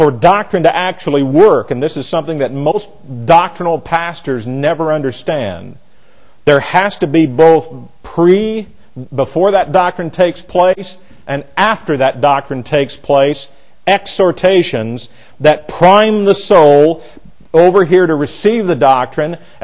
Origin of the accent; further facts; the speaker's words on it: Jefferson, Indiana, United States; here I am from Jefferson, Indiana, town of 200 people, or roughly. I go up to Chicago.